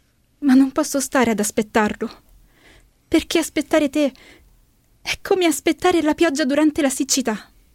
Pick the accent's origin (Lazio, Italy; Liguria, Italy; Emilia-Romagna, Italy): Lazio, Italy; Bracciano; Vengo dalla provincia di Roma, Bracciano, un paesino.